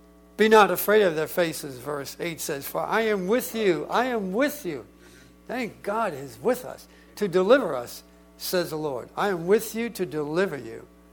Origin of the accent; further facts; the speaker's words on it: West Virginia, United States; also born or lived in Brooklyn, New York, United States; I'm from West Virginia. I don't know what y'all are talking about. Don't tell them I was born in Brooklyn.